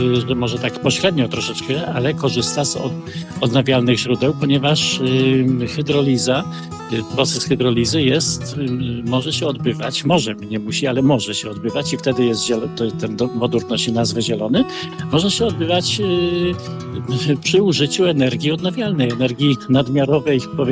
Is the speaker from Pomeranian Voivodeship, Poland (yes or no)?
no; Warmian-Masurian Voivodeship, Poland; ja akurat pochodzę z województwa warmińsko-mazurskiego